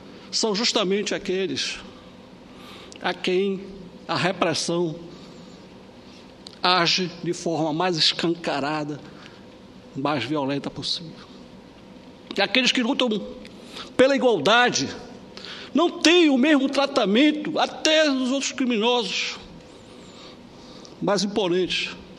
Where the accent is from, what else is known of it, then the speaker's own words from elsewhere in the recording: Pará, Brazil; born there; a história do povo do estado em que eu vivo e onde eu nasci, que é o povo do Pará.